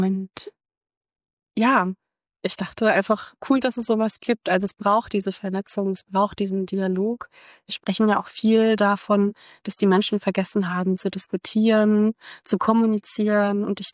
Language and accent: German; Hamburg, Germany; also born or lived in Regensburg; Ich habe vorher in Regensburg gearbeitet und studiert und dann dachte ich mir so, ich bin zurück in meine Heimatstadt Hamburg